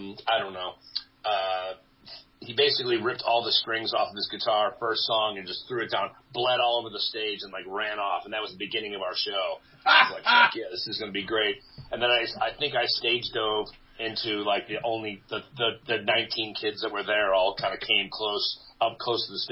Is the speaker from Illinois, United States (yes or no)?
yes; Illinois, United States; I did a Battle of the Bands competition for the town that I grew up in outside Chicago.